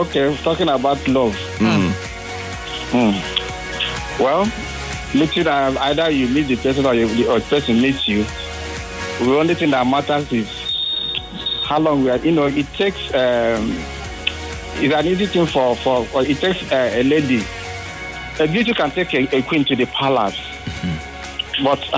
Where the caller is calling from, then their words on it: Lekki, Lagos, Nigeria; calling from Lekki.